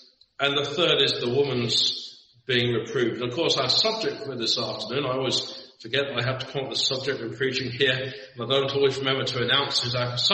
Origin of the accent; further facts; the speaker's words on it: England, United Kingdom; growing up in England and having ginger hair